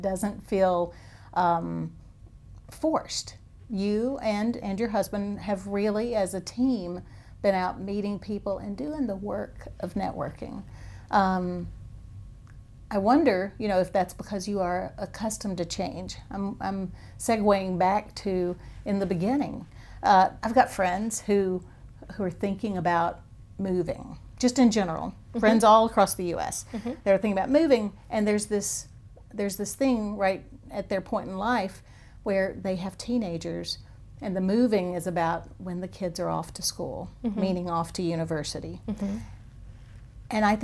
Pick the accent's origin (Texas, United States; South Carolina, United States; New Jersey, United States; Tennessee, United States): Tennessee, United States; Okay, I grew up near Oak Ridge, Tennessee.